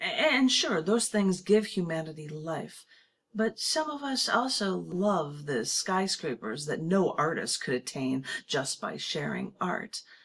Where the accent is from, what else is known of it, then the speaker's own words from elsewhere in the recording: Chicago, Illinois, United States; share with you a poem just because it's for my Chicago reference, because I like you guys and I like my hometown and I like my skyscrapers.